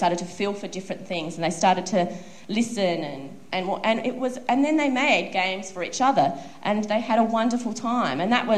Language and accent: English; Brisbane, Queensland, Australia; I must say I'm from Brisbane, which is a tropical north of Australia, and Adelaide's down south.